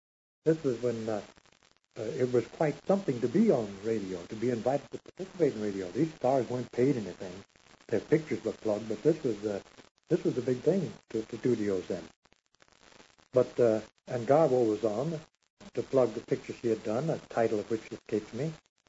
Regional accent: Memphis, Tennessee, United States; I wanted to come out and be an actor, but I stopped in Memphis on the way because that was my hometown.

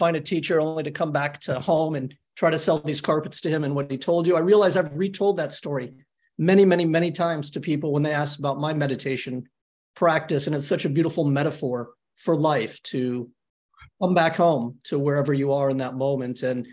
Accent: New York, United States; born there; I was born in New York City 55 years ago.

